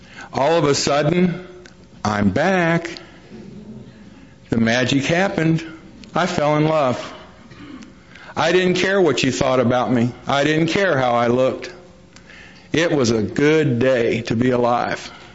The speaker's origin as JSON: {"language": "English", "town": "East St. Louis", "region": "Illinois", "country": "United States", "tie": "born or raised there", "said": "I grew up in East St. Louis. It's the other side of St. Louis across the Mississippi River in Illinois"}